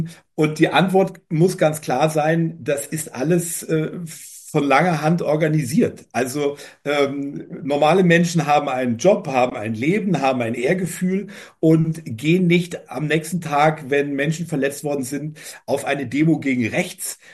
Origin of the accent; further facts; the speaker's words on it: Munich, Bavaria, Germany; dass in meiner Heimatstadt München wieder ein Terroranschlag höchstwahrscheinlich verübt worden ist